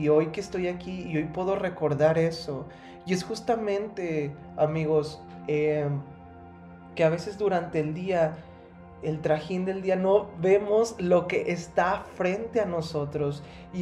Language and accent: Spanish; Saltillo, Coahuila, Mexico; now in Querétaro, Mexico; porque yo soy de Saltillo, Coahuila. Y cerca de Saltillo hay lugares increíbles en donde hay muchos pinos, en donde hay una naturaleza increíble.